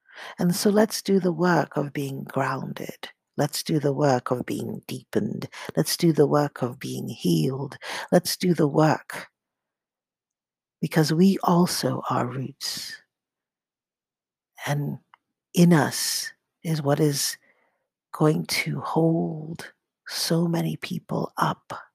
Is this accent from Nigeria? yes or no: yes; Nigeria; even though I was raised in Nigeria and my family is Nigerian and I know our quote-unquote ancestral lands